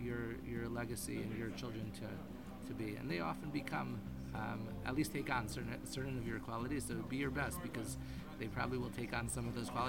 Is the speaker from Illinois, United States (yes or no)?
no; New York, United States; I was from New York, I was a diehard Yankees fan